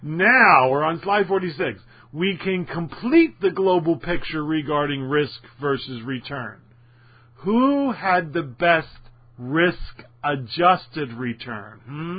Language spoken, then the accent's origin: English; Philadelphia, Pennsylvania, United States; accent: Philadelphia; And revert back to my Philadelphia accent.